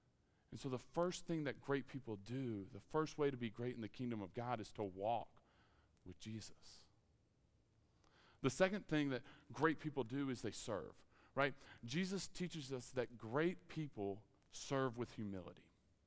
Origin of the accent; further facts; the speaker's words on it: Mississippi, United States; And so a kid growing up in Mississippi, I was aware of Mississippi State, but I graduated from Ole Miss, and so I'm really messed up now. And I'm in Starkville, Mississippi, being a student pastor.